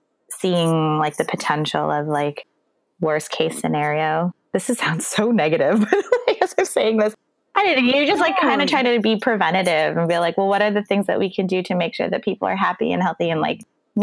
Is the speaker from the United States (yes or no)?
yes; United States; but I kind of grew up in two cultures. So I'm Filipino American